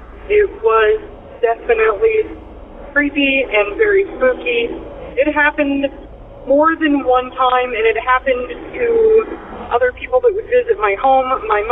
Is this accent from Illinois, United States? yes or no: yes; Illinois, United States; I am from Illinois.